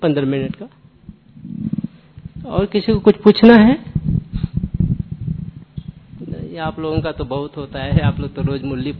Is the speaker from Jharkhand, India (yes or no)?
no; Varanasi, Uttar Pradesh, India; 27 साल के लगभग हुआ यहाँ समर्पित रूप से, बाकी ऐसे हम बनारस से हैं लोग